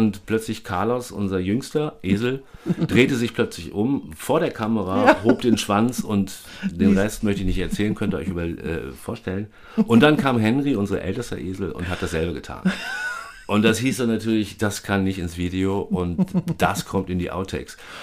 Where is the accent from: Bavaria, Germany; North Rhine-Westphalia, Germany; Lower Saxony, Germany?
Lower Saxony, Germany; born there; ich komme halt gebürtig aus Schaumburg-Lippe und da waren es immer ein paar mehr Kilometer, nämlich 400, die ich fahren musste, um ans Meer zu kommen.